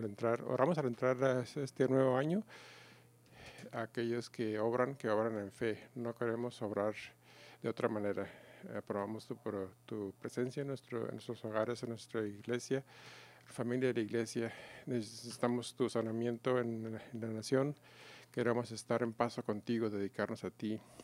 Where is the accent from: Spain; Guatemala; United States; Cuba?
United States; Minnesota; Yo crecí en Minnesota y mi esposa también. Teníamos inviernos muy fríos